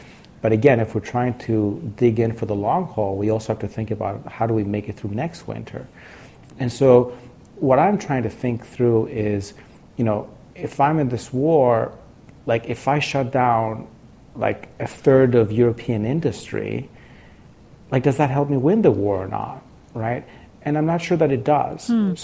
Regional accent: Greece; You know, I grew up in Greece. It's not a very long drive to go from Greece to Ukraine.

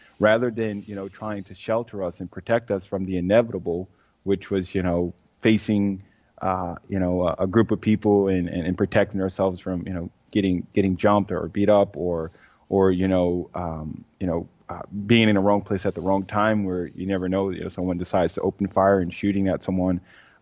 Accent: Philadelphia, Pennsylvania, United States; You know, I grew up on Viola Street, you know, not too far from the Please Touch Museum here in Philadelphia.

